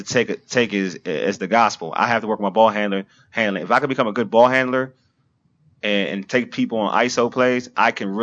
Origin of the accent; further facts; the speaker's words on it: Maryland, United States; Just like how, like we grew up in Prince George's County.